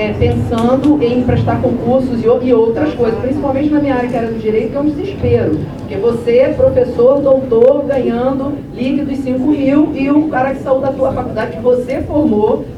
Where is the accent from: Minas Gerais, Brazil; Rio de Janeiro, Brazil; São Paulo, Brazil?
Rio de Janeiro, Brazil; Macaé; eu também sou do interior, sou de Macaé